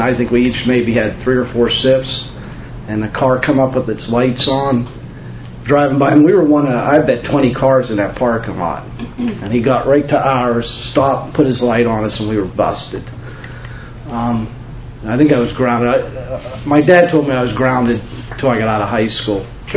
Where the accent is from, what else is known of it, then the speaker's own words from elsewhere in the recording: Pittsburgh, Pennsylvania, United States; In the wintertime, I'm from Pittsburgh, and in the wintertime, a lot of children's parents head south